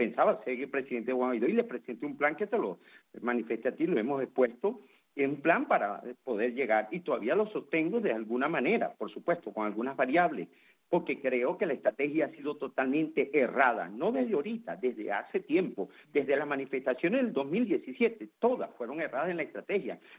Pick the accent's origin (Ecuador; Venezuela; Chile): Venezuela; como asesor y como venezolano y como cualquiera